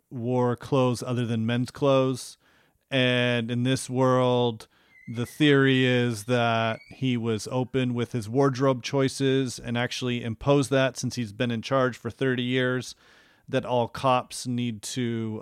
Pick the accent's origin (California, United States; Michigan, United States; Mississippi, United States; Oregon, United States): Oregon, United States; no, because I grew up in Oregon.